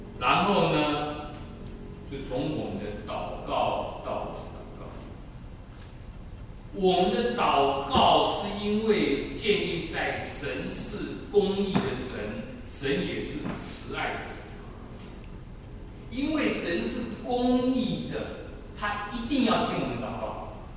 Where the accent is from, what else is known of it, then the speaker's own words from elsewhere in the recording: Taiwan; 你我离乡背景，我从台湾来，你们从中国来